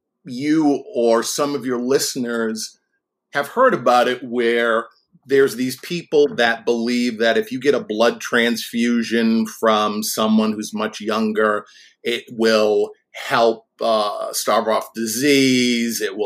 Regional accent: Boston, Massachusetts, United States; when I was a kid of about 11 or 12 growing up in the Boston area

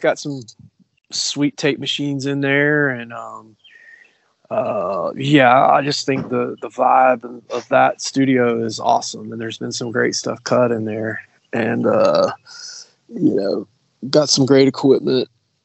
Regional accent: Appalachia, United States; No, we're from Appalachia, so we have a little bit of a different bit of a different thing going on

